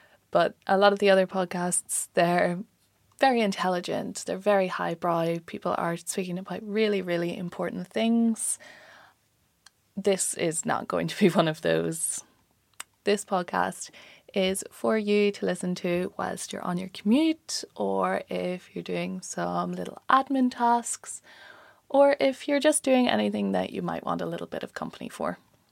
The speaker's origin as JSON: {"language": "English", "region": "Northern Ireland", "country": "United Kingdom", "lives_now": "London, United Kingdom", "said": "So a quick little bit about me, quick little introduction. I'm Irish. I come from Northern Ireland, and I have just moved over to London about a month ago to start my master's here in the LSE."}